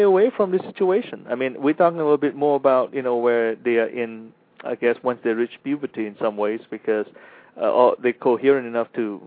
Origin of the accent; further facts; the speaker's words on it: Malaysia; I mean, I grew up in Malaysia, and what's interesting about it, I remember when I was 5, 6 years old